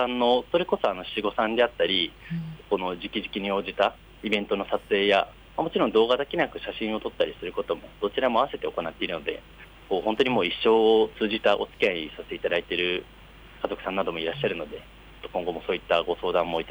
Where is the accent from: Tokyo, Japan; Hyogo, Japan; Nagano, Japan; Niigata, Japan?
Tokyo, Japan; Chofu; 私もこう子供の頃から調布に住んでいて